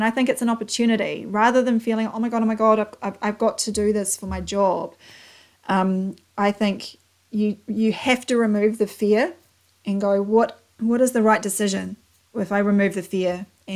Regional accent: New Zealand; accent: Kiwi; you can listen to 15 hours of my Kiwi accent

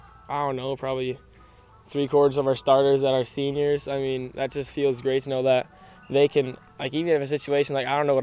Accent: Indiana, United States; Growing up in Indiana, like, I would always be over there.

